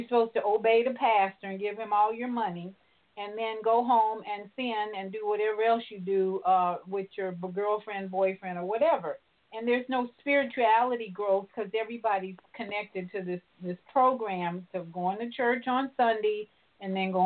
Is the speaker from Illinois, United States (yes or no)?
yes; Chicago, Illinois, United States; You know, I grew up in Chicago, and I think now, even when I go back, many of the black neighborhoods have a church almost on every corner